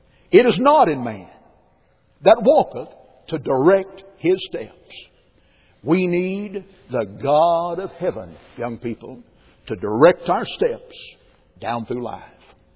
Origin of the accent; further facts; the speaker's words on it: Tennessee, United States; also born or lived in Mississippi; And in 1950, a great Holy Ghost revival came to my hometown in a little church up Moxon Holler. Now, I didn't say hollow in East Tennessee. It's holler.